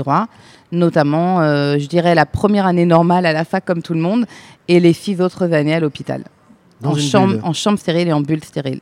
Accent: Île-de-France, France; Je viens de la région parisienne, des Yvelines plus exactement.

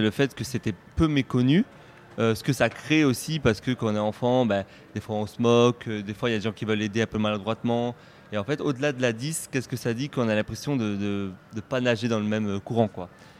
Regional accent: Avignon, Provence-Alpes-Côte d'Azur, France; moved away as an adult; Je viens d'Avignon, voilà, je suis un Avignonnais qui suis parti faire mes études de théâtre sur Paris. Et je reviens sur Avignon pour le festival.

